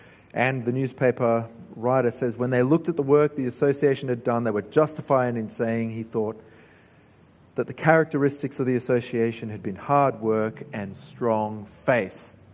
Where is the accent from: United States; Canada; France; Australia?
Australia; New South Wales; now in Adelaide, Australia; I grew up in New South Wales